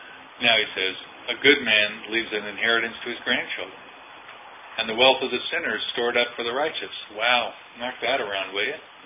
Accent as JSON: {"language": "English", "country": "Australia", "said": "I'm an Aussie. Dinky die Aussie."}